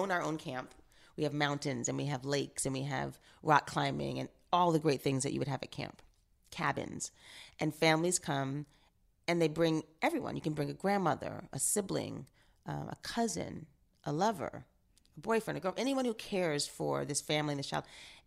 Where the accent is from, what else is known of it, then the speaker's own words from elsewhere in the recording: New York City, New York, United States; And I do think it was growing up in New York, in high school and then post college, living downtown in the East Village and Soho and in Tribeca, and then moving to Fort Greene